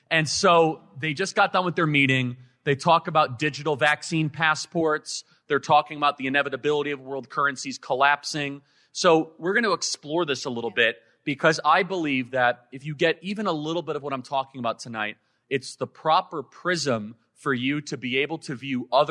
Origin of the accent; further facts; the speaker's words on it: Illinois, United States; now in Indiana, United States; I love Indiana. I grew up in Illinois, right across the border. Any other refugees from Illinois?